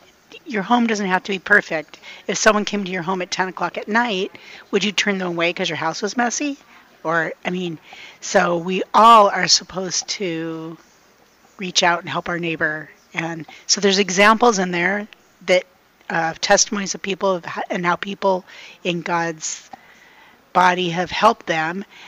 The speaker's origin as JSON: {"language": "English", "region": "Washington", "country": "United States", "tie": "born or raised there", "said": "I'm 64 years old, and I'm in this ministry now. I didn't ever consider myself a writer, really, but I grew up on Horse Ranch in Washington."}